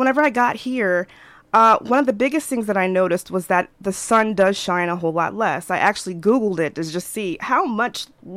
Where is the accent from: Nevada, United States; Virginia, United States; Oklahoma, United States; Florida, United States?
Florida, United States; I'm from Florida, as many people that know me here know that, you know, I'm a Florida girl. So I'm used to a whole lot of sun.